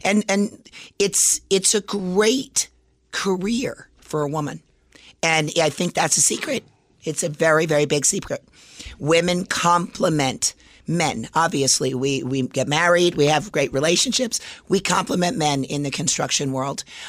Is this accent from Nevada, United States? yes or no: yes; Las Vegas, Nevada, United States; You know, I grew up in Las Vegas.